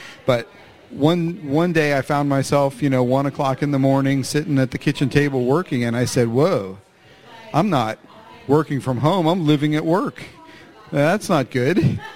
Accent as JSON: {"language": "English", "town": "Pittsburgh", "region": "Pennsylvania", "country": "United States", "tie": "born or raised there", "said": "We have an operation in Pittsburgh, which is my hometown. I expanded back to Pittsburgh."}